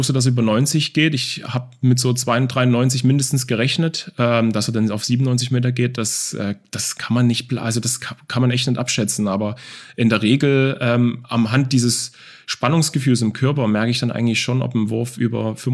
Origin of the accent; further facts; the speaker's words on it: Dresden, Saxony, Germany; ich bin in Dresden, in Leubnitz, Neuostrach groß geworden, in einer Plattenbausiedlung. Wir hatten eine Vierraumwohnung oder 3,5-Raumwohnung auf 70, 75 Quadratmeter.